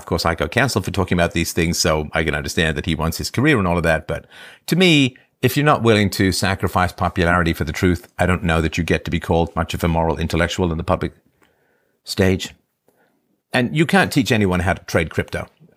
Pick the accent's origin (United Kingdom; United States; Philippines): United Kingdom; England; So I'm half Irish and half German, and I grew up in England.